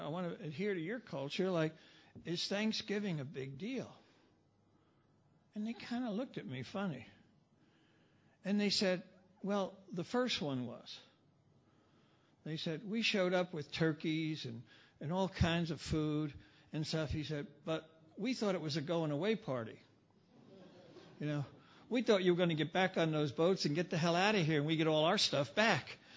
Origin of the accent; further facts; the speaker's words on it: Brooklyn, New York, United States; You know, I'm from Brooklyn. We do catch and fillet.